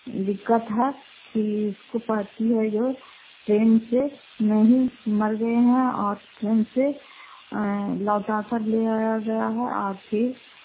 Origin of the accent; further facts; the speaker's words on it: Fatehpur, Bihar, India; घर फतेहपुर, पंचायत मकरौता, जिला नालंदा, कराय पछवा ब्लॉक की निवासी हूँ।